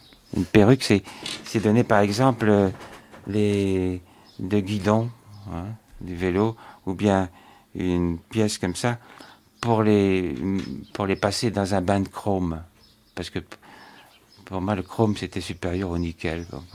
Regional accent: La Garenne-Colombes, Île-de-France, France; Moi, je suis de Paris. Hein, je suis né dans la banlieue, même. La banlieue de Paris, hein

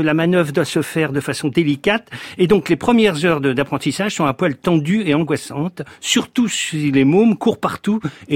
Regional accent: Brittany, France; Alors, je suis breton, donc le canal de Nantes à Brest

